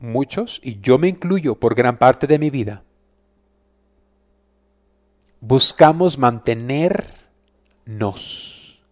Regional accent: United States; Yo soy americano, no voy a hablar de mi gente, pero me incluyo.

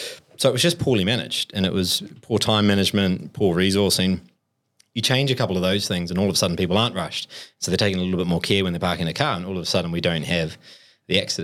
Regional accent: New Zealand; now in Australia; struggling to get a job here, being a Kiwi in Australia

